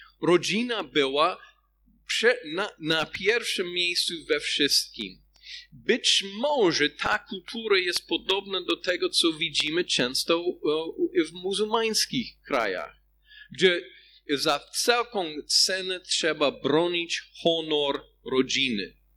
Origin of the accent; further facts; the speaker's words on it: United States; Polish is a second language; now in Poland; chociaż jestem Amerykaninem i pochodzę z innej kultury oczywiście. I też Polska jest trochę bardziej kolektywistyczna niż moja rodzinna kultura jest